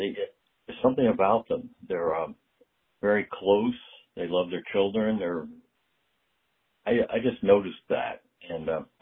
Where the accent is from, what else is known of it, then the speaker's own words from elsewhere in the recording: Baltimore, Maryland, United States; born there; I was born in Baltimore in December 28, 1945, while my mother was living at Edgewood Arsenal and my father was overseas in World War II.